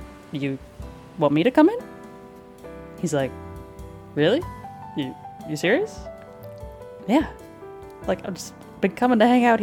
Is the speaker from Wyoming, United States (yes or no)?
no; Ohio, United States; I'm from Ohio. This is what happens.